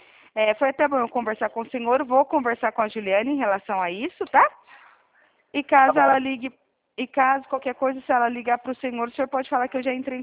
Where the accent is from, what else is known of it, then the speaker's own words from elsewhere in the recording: São Paulo, Brazil; eu também sou do estado de São Paulo, mas eu fico na cidade de Presidente Prudente.